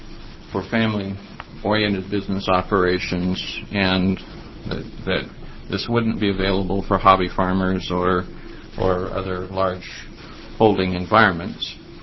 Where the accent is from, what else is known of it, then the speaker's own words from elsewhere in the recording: Portland, Oregon, United States; I am an attorney from Portland, Oregon, with the firm of Samuel Jolin and Cantor.